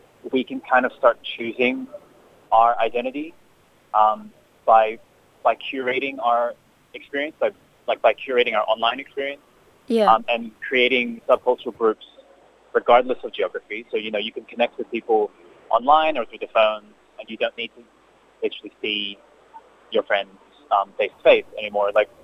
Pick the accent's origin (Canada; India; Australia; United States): Australia; So, you know, like I'm Filipino, I'm a male, I'm Australian, I'm part of the queer community as well.